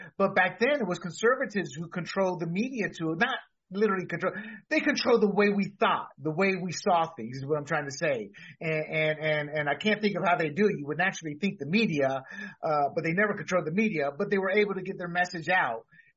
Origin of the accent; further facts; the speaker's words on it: Panama; and then there's a kid growing up in Panama. I had dabbled in weed because you grow up with it.